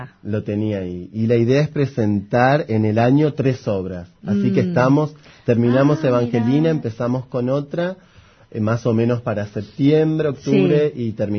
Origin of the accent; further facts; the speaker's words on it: Curuzú Cuatiá, Corrientes, Argentina; Todos somos de Curuzú.